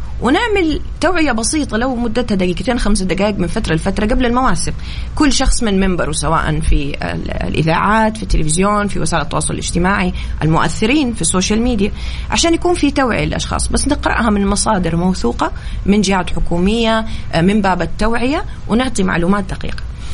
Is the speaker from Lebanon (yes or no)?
no; Saudi Arabia; لأنه أنا سعودية ومقيمة